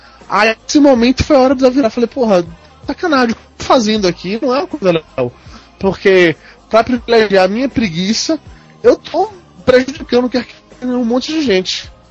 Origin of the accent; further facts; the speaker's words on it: Bahia, Brazil; moved away as an adult; also born or lived in São Paulo; voltei para a Bahia, mais especificamente para minha cidade natal, para Marlosa.